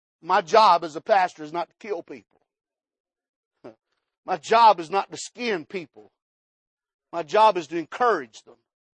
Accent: West Virginia, United States; Growing up in West Virginia, I heard

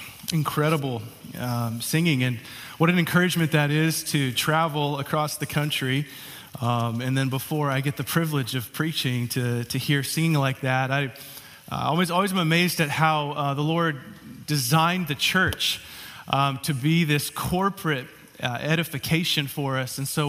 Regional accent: California, United States; And I think it was mentioned that we are from California.

